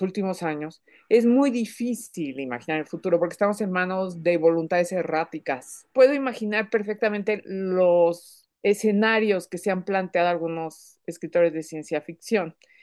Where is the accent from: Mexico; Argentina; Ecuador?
Mexico; Soy escritora, soy mexicana.